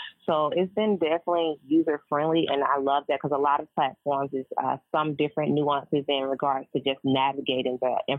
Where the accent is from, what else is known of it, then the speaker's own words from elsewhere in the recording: Atlanta, Georgia, United States; I'm born and raised in Atlanta, and I love what the city has to offer